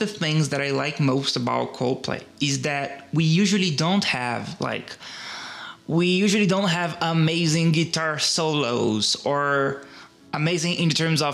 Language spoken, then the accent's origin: English; Brazil; English is a second language; I'm from Brazil, so Latin America